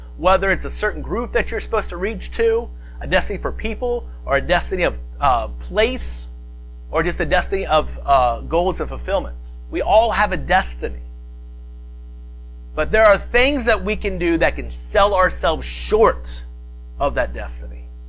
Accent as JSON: {"language": "English", "region": "the South", "country": "United States", "said": "I'm from the South. We love to shout."}